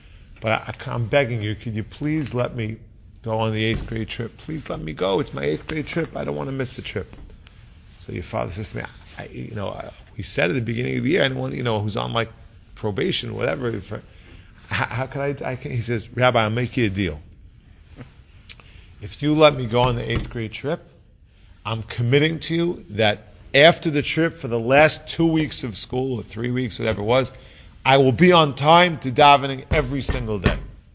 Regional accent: Manhattan, New York, United States; I grew up in Manhattan, I lived four blocks away, and I came late to school every single day.

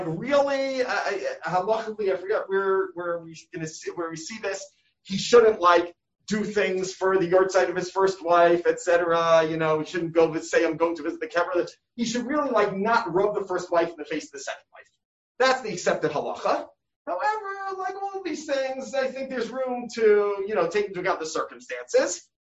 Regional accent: Brooklyn, New York, United States; I grew up in Brooklyn. Anyone else here from Brooklyn?

